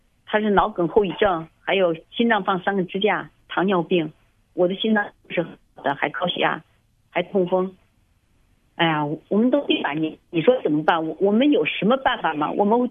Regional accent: China; 我们来自中国

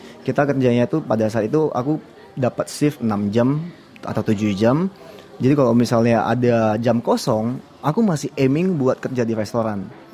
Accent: Medan, North Sumatra, Indonesia; now in Australia; aku dari Medan.

